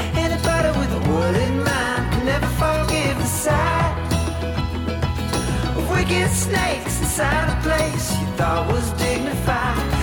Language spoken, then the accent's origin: Italian; Bari, Apulia, Italy; sono barese di generazioni